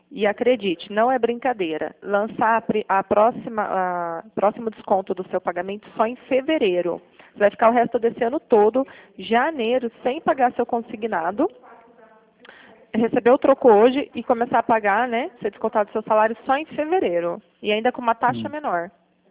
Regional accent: São Paulo, Brazil; eu sou da região de São Paulo.

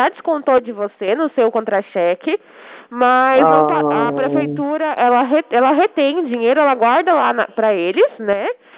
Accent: São Paulo, Brazil; eu sou do estado de São Paulo.

